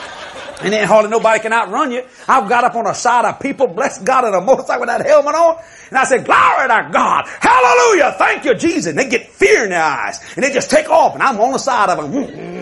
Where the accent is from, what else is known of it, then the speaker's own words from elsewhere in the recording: Louisiana, United States; We're from Louisiana. There's great opportunities to fail.